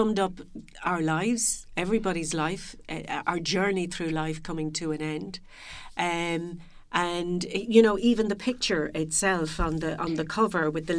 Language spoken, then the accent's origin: English; Dublin, Leinster, Ireland; I'm from Dublin and on the East Coast, the sea is very quiet.